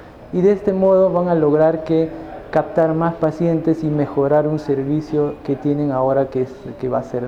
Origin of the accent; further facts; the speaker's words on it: Peru; soy reumatólogo, médico del Perú.